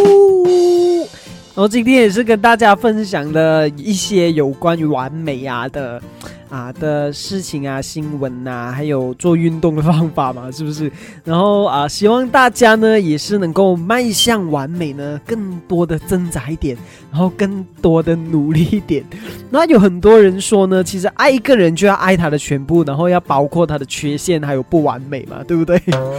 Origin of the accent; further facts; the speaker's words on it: Malaysia; 我们马来西亚人啊在晚上的时候聚会的时候我们一起都是喝 milk tea 的。